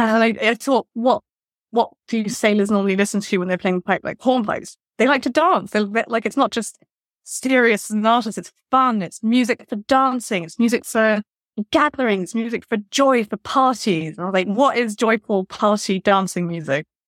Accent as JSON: {"language": "English", "region": "London", "country": "United Kingdom", "tie": "born or raised there", "said": "So I was born in London and I have just stayed in London in a very dull way. I just won't leave the city. All my family are here. But yes, the specific neighborhood that I grew up in, Walthamstow"}